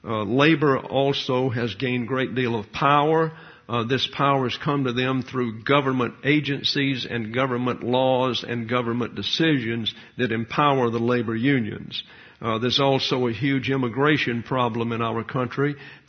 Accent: Troy, Alabama, United States; I was in a really strange place while living in my hometown. And that would be the campus of Troy State University at that time.

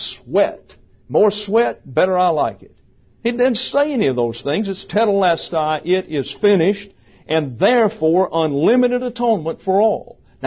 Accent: the South, United States; I was raised in the South in the 1950s.

